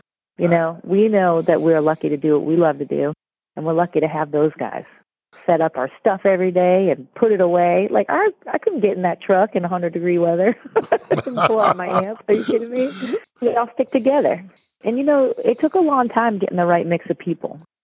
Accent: Northeast, United States; because when I was growing up, I was from the Northeast, and we said, you know, soda different.

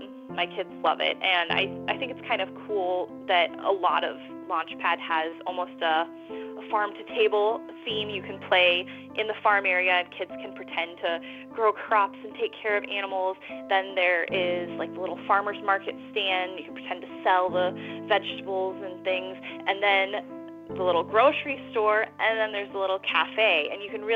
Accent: California, United States; I grew up in Southern California

